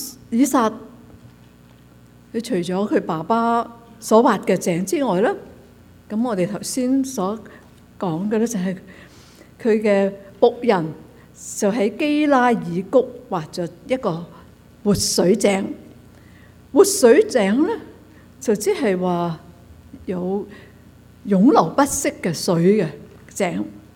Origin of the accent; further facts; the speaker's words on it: China; 即好像我们中国人呢称呼皇上是天子，个个都是的。